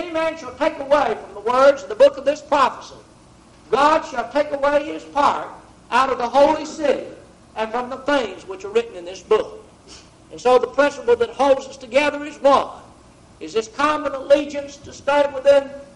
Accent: Texas, United States; it was one we learned to quote as kids growing up in East Texas.

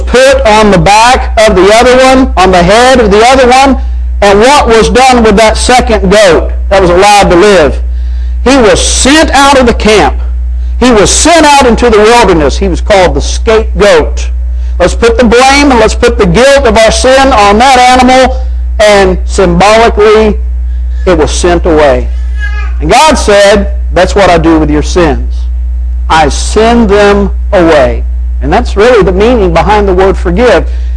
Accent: Arkansas, United States; born or raised there

